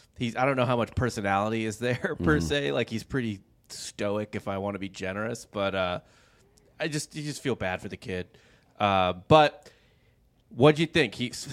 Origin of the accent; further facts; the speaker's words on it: St. Louis, Missouri, United States; I tweeted the other day, by the way, that I'm from St. Louis, St. Louis Rams fan, or used to be